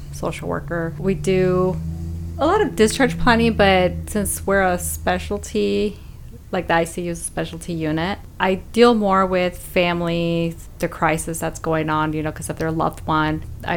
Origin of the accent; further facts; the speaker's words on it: Texas, United States; I'm originally from Texas. I grew up with my young mother and my brother.